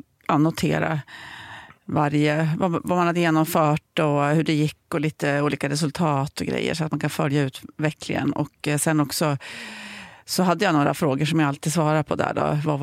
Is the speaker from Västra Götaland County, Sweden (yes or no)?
no; Ullånger, Västernorrland County, Sweden; also born or lived in Örnsköldsvik; Men jag flyttade faktiskt till Ullånger, ett mindre samhälle söder om Örnsköldsvik, när jag var 4 till mitt min pappas föräldrahem. Så jag uppväxte i Ullånger.